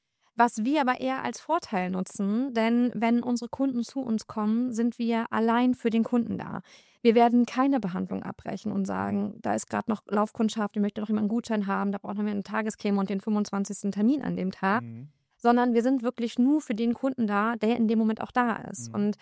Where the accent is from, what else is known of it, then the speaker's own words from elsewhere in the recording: Brakel, North Rhine-Westphalia, Germany; ich bin jetzt 30 Jahre alt, komme aus Brakel